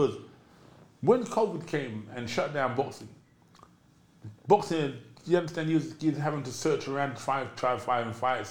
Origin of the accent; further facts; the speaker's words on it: England, United Kingdom; Because I was from England, they just flew me straight to Mississippi